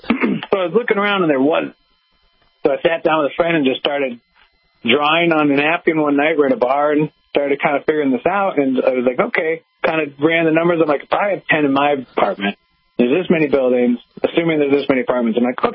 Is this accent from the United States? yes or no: yes; Toledo, Ohio, United States